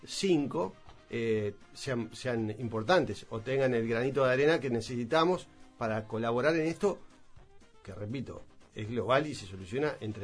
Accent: Uruguay; ¿Cómo nos paramos, como en este caso como uruguayos, ante este tema

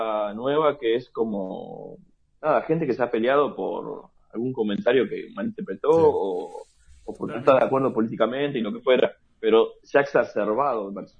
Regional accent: La Matanza, Buenos Aires Province, Argentina; La Matanza, de donde yo vengo, La Matanza queda en los suburbios de Buenos Aires

